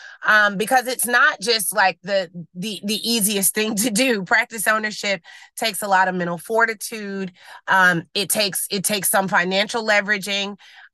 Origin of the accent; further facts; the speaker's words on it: Atlanta, Georgia, United States; I'm from the Atlanta area. I knew I wanted to keep it in an area that I was familiar with.